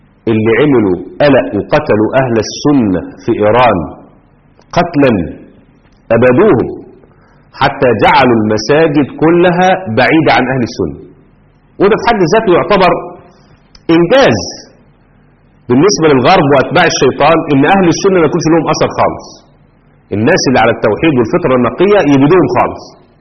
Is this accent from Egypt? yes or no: yes; Egypt; وعندنا في مصر كانوا واعيين جدا جدا